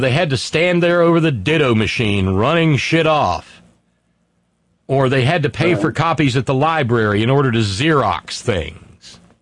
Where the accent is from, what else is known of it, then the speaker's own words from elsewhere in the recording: Tuscumbia, Alabama, United States; it was out of the Sunday paper down in my hometown, September the 6th, and page 2, Klansman Group for Conference. And there's not a negative word in that article about a bunch of Klansmen gathering in Tuscumbia, Alabama